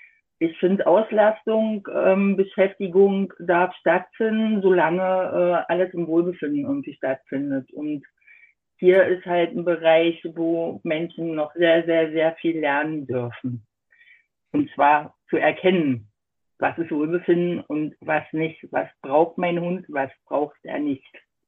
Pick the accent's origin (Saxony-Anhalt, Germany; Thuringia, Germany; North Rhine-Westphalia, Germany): Saxony-Anhalt, Germany; Magdeburg; Ich komme aus Magdeburg, bin selber Mutter von drei Kindern und zurzeit leben wir in der Nähe von Magdeburg in einem Dorf mit drei Hunden zusammen.